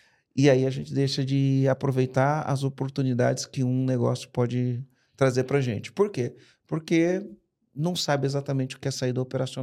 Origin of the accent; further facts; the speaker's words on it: São Paulo, Brazil; now in Florianópolis, Brazil; O carro vai, eu sou paulista.